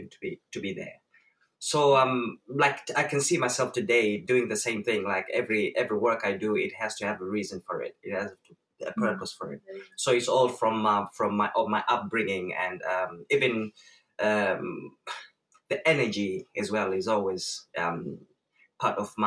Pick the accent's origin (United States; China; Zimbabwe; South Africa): Zimbabwe; now in United Kingdom; I am originally from Zimbabwe, and I grew up in a society where dance is a big thing, like dance and music